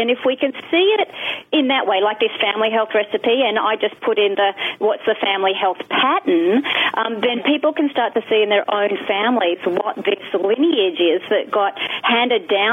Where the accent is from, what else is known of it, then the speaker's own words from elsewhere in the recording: Australia; when I was living in Queensland, which is my home country is Australia, and I was living in Queensland, which is a state of Australia